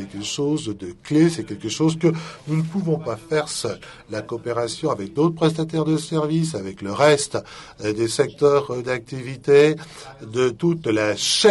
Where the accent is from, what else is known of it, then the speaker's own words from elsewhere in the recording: France; Vous savez, je suis français, je pense qu'une image vaut des milliers de mots.